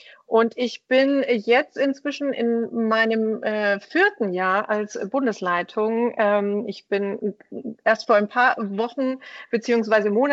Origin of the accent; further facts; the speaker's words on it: Bavaria, Germany; heimatlich komme ich aus dem Landesverband Bayern und war da zuvor als Landesvorsitzende tätig